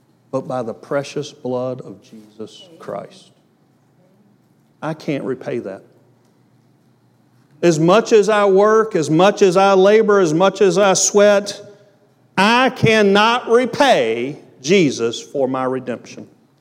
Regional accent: United States; I'm glad I was born in the United States. But we are the laziest citizens on this planet.

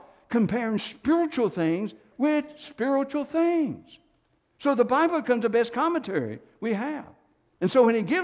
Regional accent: United States; I'm from Johnson County, from the sticks. I've been a farm boy raised up.

